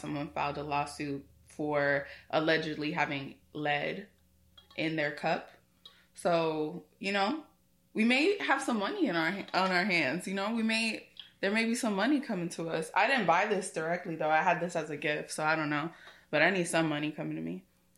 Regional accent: Bronx, New York, United States; I'm from the Bronx, you know?

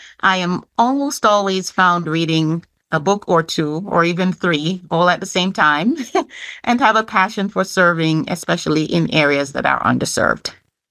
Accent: Jamaica; moved away as an adult; now in New York, United States; I grew up in Jamaica with my grandparents, and there I received my foundational education at an all-girls grammar school. My adult years have been spent in the U.S., mostly in New York

